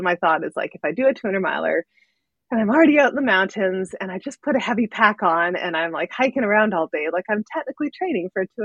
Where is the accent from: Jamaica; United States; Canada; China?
Canada; Vancouver, British Columbia; also born or lived in Squamish; I grew up on the West Coast in Canada, up in like Vancouver and Squamish.